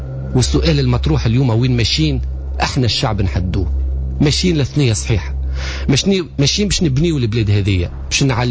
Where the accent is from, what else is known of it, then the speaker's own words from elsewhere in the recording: Tunisia; وأنا تونسي وأفتخر